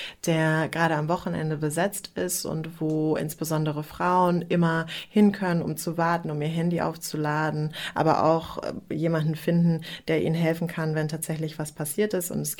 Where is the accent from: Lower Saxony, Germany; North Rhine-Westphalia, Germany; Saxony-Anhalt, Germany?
Lower Saxony, Germany; Göttingen; ich bin in Göttingen aufgewachsen und erinnere mich noch